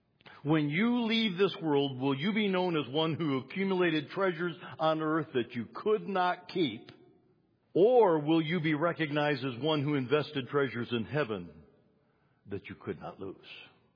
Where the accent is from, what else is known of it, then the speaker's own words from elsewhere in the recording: Michigan, United States; I come from Michigan. I lived in Detroit. I like cars.